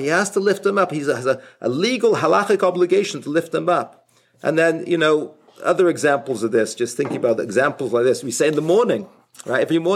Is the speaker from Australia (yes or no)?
no; England, United Kingdom; You know, I come from England, so I'm privy to the royal society over there.